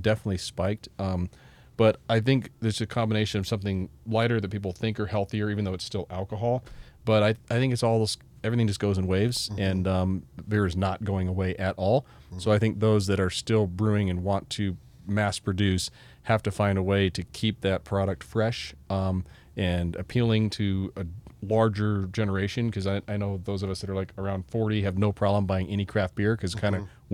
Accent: Layton, Utah, United States; moved away as an adult; also born or lived in Daytona Beach / New Smyrna; I'm from Layton, Utah.

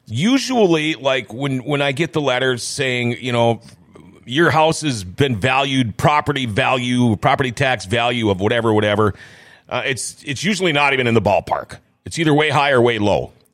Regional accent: Thief River Falls, Minnesota, United States; Because I've got a friend in Thief River Falls, my hometown.

